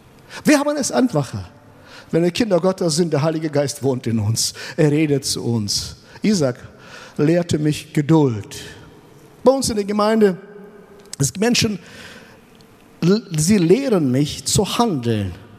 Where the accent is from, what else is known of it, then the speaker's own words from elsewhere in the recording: Kazakhstan; now in Germany; ich komme aus Kasachstan und ich kam nach Deutschland. Vor 30 Jahren sind wir eingereist.